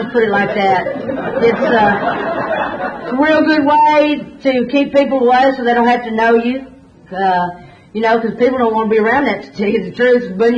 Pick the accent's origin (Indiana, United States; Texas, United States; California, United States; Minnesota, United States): Texas, United States; Dallas; I was born and raised in Dallas, and I was a fat little kid.